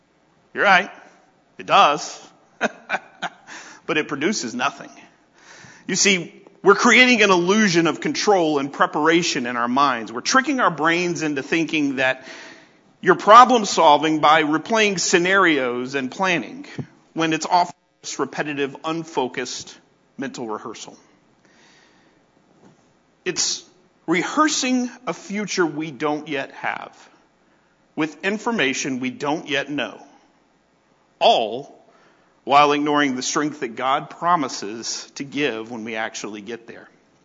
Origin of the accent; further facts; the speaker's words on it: Birmingham, Alabama, United States; Where I grew up outside of Birmingham was the same way. I was zoned for a school.